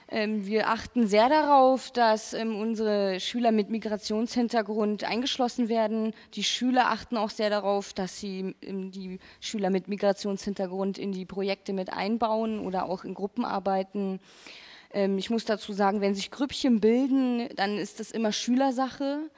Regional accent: Munich, Bavaria, Germany; Ich komme auch aus München

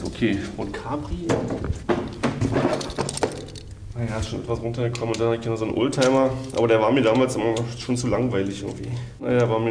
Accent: Berlin, Germany; Ich bin aufgewachsen in Ost-Berlin, und zwar in Berlin-Mitte, Oranienburger Straße.

